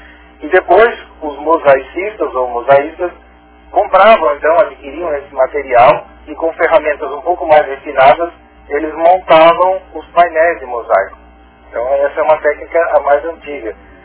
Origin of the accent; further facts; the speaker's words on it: Criciúma, Santa Catarina, Brazil; Sou de Criciúma.